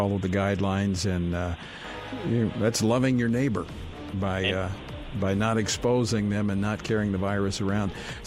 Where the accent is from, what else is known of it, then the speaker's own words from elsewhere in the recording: Louisiana, United States; actually in my hometown back in Louisiana